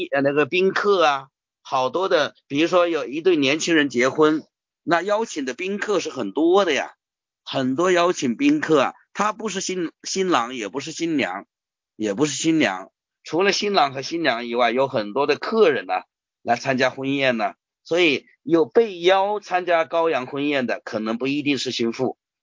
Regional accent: China; 因为我们中国人没有这样称呼的

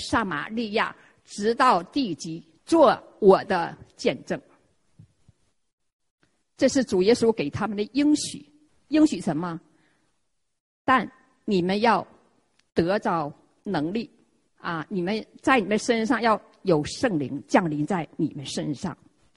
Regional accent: Shenyang, Liaoning, China; 我都是从沈阳他来的哈。沈阳呢，我们是辽宁省的，是省会，挨我们沈阳他不远有个大连

